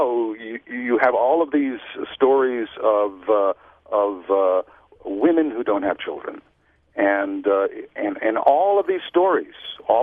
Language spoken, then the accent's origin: English; New York City, New York, United States; I left the Lower East Side in 1997, I grew up on Avenue D, which is the real Lower East Side.